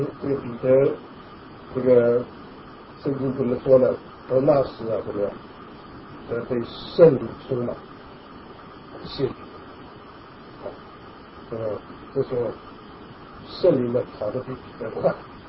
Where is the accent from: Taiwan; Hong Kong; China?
Taiwan; now in United States; 啊，我们这个从台湾来的人呢，都有这种经历，从前在台湾看见警察都害怕，啊，所以到了美国来看见警察还都很害怕